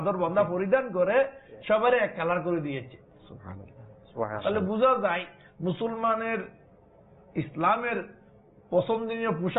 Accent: Bangladesh; আমি বাংলাদেশি যেখানে যাই নিজেকে বাংলাদেশি হিসাবে আমি প্রহর করি বা অহংকার করি পরিচয় দিই আমি বাংলাদেশি

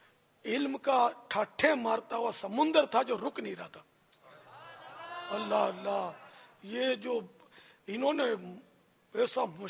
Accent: Karachi, Sindh, Pakistan; born there; تو ہم کچھ دن ہمارے ماں باپ یا زمزم نگر جس کو ہم بولتے ہیں حیدرآباد میں رہے, پھر باب المدینہ میں تشریف لے آئے, اور میں باب المدینہ میں پیدا ہوا.

